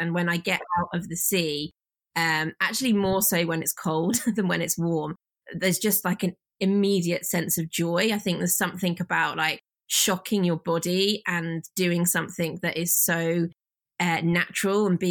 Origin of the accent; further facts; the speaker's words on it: Birmingham, West Midlands, United Kingdom; accent: neutral; I have quite a sort of a neutral accent. But yeah, I'm actually from Birmingham, right in the middle of England.